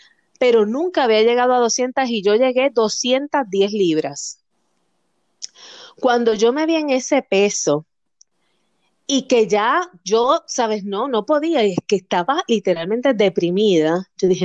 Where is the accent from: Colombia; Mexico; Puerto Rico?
Puerto Rico; Es, ponle que habemos como 200 puertorriqueños porque tenemos un grupo donde nos conocemos, van y vienen, pero no suben más de 200.